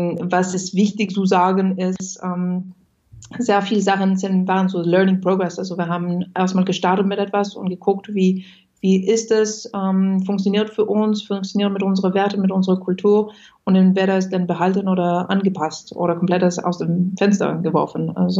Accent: France; German is a second language; moved away as an adult; now in Germany; ich bin ursprünglich Französin, wie es sich wahrscheinlich hört. Also ich bin nicht ursprünglich Deutsch, aber nach Deutschland gekommen vor 10 Jahren, um diese Firma zu gründen.

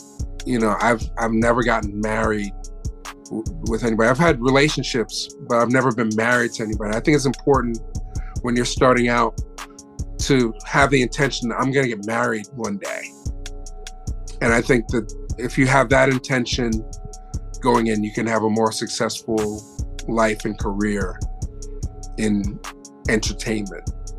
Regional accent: Philadelphia, Pennsylvania, United States; I was born and bred in Philadelphia.

